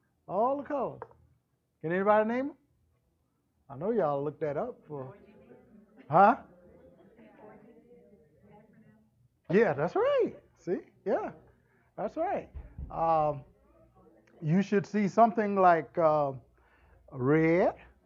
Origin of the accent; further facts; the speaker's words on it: North Carolina, United States; I'm from North Carolina.